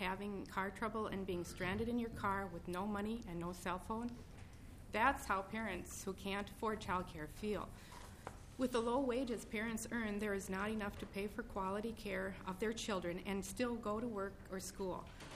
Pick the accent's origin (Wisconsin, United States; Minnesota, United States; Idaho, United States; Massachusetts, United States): Minnesota, United States; St. Cloud; I'm from St. Cloud, Minnesota